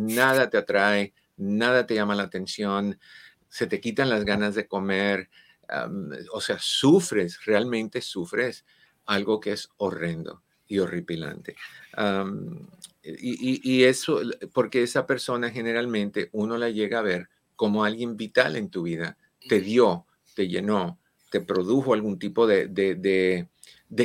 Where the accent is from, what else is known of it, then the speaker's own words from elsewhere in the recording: Santiago de Cuba, Cuba; now in Los Angeles, United States; soy de Santiago de Cuba, no soy de Santiago de Chile.